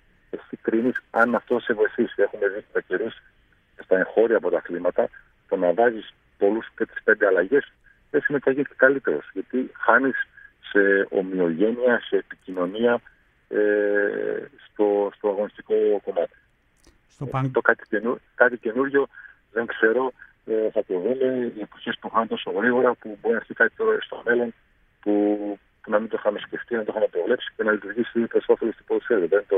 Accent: Katerini, Central Macedonia, Greece; also born or lived in Germany; Εγώ με τους γονείς μου γεννήθηκα στην Ελλάδα, στην Κατερίνη, και μωρό ακόμα μηνών πήγαμε τους δικούς μου στην Γερμανία. Οπότε μέχρι τα 9 μου χρόνια έκλεισα ως Έλληνα στη Γερμανία

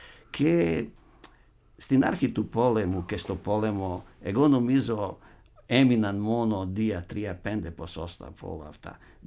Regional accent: Derventa, Republika Srpska, Bosnia & Herzegovina; Εγώ γεννήθηκα στην Ντέρβεντ, που είναι μικρή πόλη

